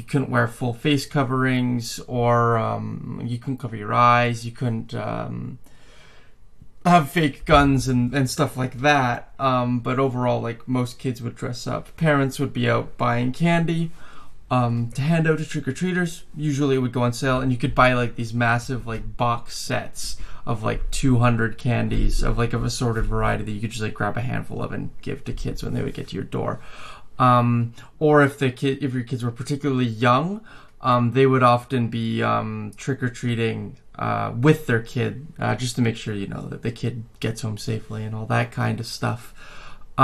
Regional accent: Canada; I was born and raised in Canada, and here is a little bit about my Halloween experience growing up there.

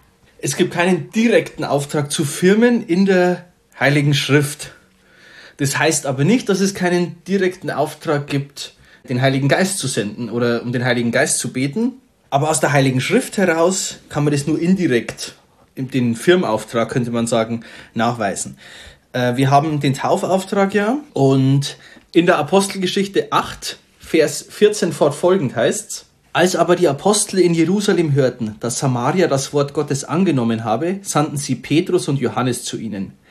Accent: Bavaria, Germany; Also beim normalen katholischen Sozialisation irgendwie bei uns in Bayern kommt Taufe, Erstbeichte, dann die Erstkommunion und erst später die Firmung.

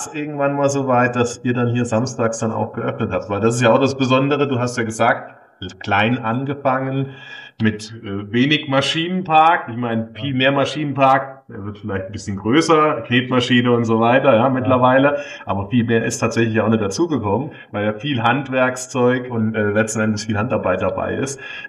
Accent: Saarland, Germany; Und das sage ich ja auch als Saarländer, wenn ich hierher gondel.

